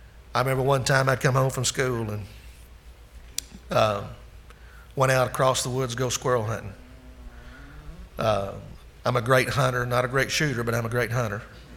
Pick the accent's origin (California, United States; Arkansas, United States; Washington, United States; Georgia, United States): Arkansas, United States; I grew up in North Arkansas. There's Blanchard Springs Caverns, and we go up there quite often.